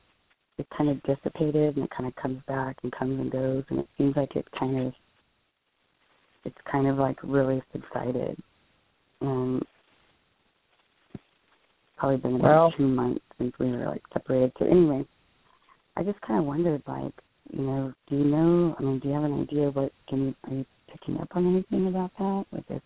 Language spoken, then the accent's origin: English; Austin, Texas, United States; I'm from Austin.